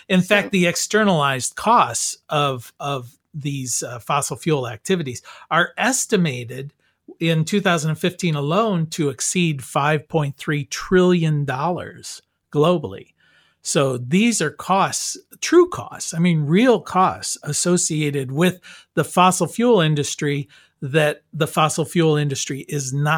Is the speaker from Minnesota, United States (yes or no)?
yes; Raccoon, Minnesota, United States; Well, I was from Raccoon, Minnesota, so we say, oh, look at the pretty creek.